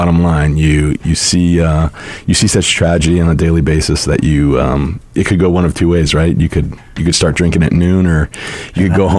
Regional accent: New York, United States; Yeah, so I'm an attorney from New York, and I was in Hollywood for about 11 years trying to be a screenwriter.

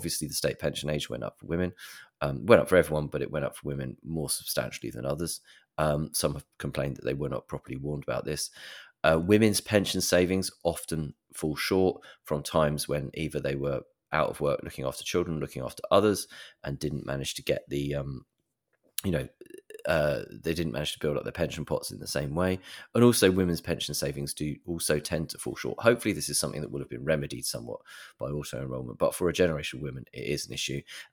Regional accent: United Kingdom; I said, but I'm British.

